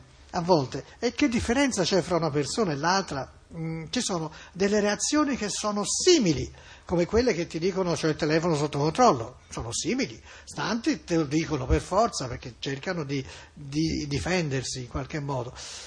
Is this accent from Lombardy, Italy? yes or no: no; Tuscany, Italy; perché non siamo fiorentini, siamo toscani, abbiamo lo scherzo, la burla ce l'abbiamo dentro